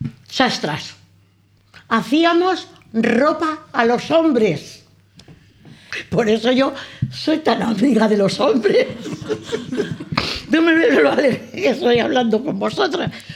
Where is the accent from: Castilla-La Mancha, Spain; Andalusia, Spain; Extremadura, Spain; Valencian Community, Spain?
Castilla-La Mancha, Spain; Consuegra; born there; Nací en Consuegra, provincia de Toledo.